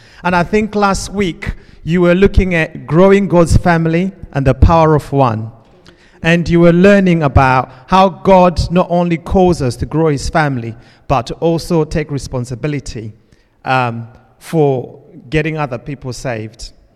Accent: Zimbabwe; born there; I was born in Zimbabwe. I went to a school called Prince Edward.

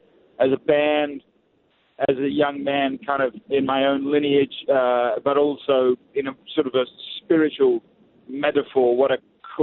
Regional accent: Australia; now in Nashville, United States; I'm originally from Australia, David. I hope you can still tell. I live in Nashville, so my accent's been a bit compromised.

